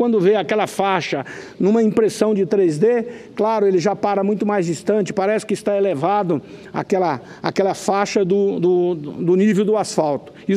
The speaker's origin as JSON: {"language": "Portuguese", "town": "Rondonópolis", "region": "Mato Grosso", "country": "Brazil", "tie": "born or raised there", "said": "uma cidade bem próximo da minha cidade natal, Rondonópolis"}